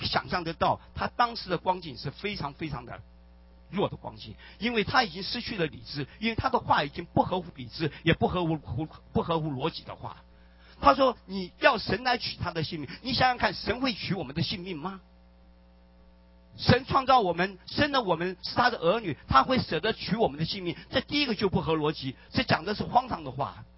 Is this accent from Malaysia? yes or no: no; China; 我们中国人常常看到隔壁的家的草就比我自己家的草要绿啊，所以我们中国人就是在攀比啊